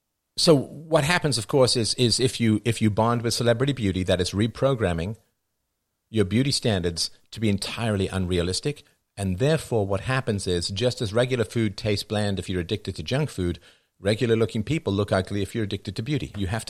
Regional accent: Ireland; So I guess because I'm Irish, my skin is designed for a damp climate

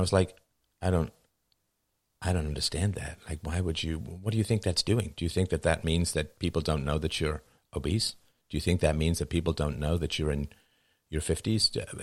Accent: Ireland; So I guess because I'm Irish, my skin is designed for a damp climate

